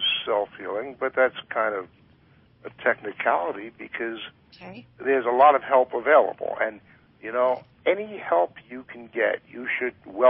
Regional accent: Philadelphia, Pennsylvania, United States; I was brought up right there in Philadelphia

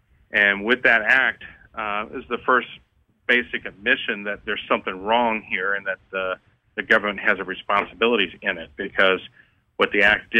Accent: Winter Haven, Florida, United States; In our case, my father moved to Florida when I was 4, and this is pretty much where I grew up. My hometown's Winter Haven, Florida.

